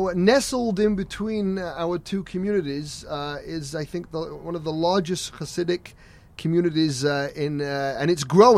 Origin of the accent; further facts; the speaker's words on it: England, United Kingdom; I know growing up in England